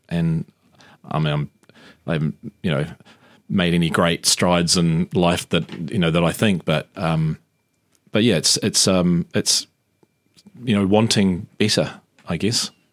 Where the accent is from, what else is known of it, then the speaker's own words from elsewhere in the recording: Manurewa, Auckland, New Zealand; Middlemore, National Women's, the old National Women's Hospital in Green Lane. So I'm an Aucklander. Both my parents are from South Island. Mum's from Christchurch, dad's from Greymouth. Manurewa, grew up primarily in Manurewa, Hill Park in Manure